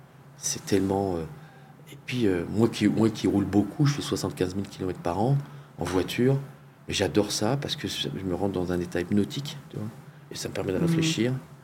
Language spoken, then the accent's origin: French; Hauts-de-France, France; Moi, je suis du Nord. Je suis né dans le Nord.